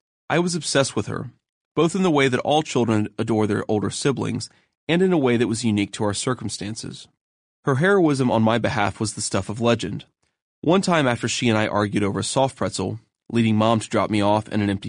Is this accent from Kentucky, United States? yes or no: yes; Kentucky, United States; now in California, United States; Everyone I met thought I sounded like I was from Kentucky. Of course, I kind of was from Kentucky, and I love that people thought I had a funny accent.